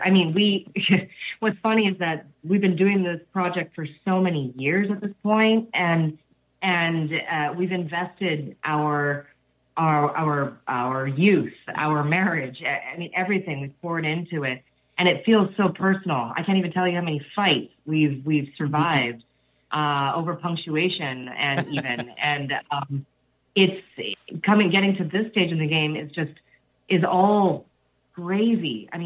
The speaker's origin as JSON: {"language": "English", "town": "Maui", "region": "Hawaii", "country": "United States", "tie": "born or raised there", "said": "I grew up on Maui, and I didn't know that you could be a writer."}